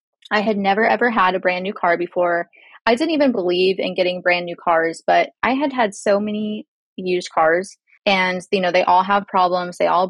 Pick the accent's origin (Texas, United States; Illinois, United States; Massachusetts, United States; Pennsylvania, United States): Texas, United States; Houston; You know, I grew up in Houston and I always wanted to be an astronaut when I was younger.